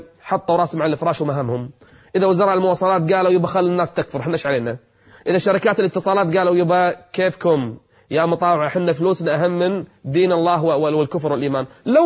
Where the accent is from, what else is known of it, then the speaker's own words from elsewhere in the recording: Kuwait; أنا أدري في قنوات منعت، عندنا بالكويت في قناة منعت أيام الانتخابات